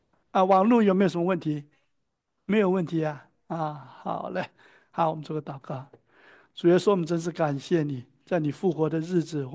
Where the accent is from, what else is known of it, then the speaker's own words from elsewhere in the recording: Zhongshan, Guangdong, China; 从河南荥阳搬到浙江兰溪，在明朝再从浙江兰溪搬到中山，广东中山，我是中山人，